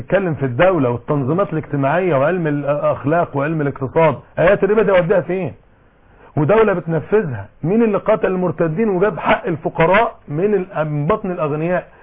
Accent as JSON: {"language": "Arabic", "country": "Egypt", "said": "الكنيسة عندنا في مصر مختلفة عن الكنيسة الغربية"}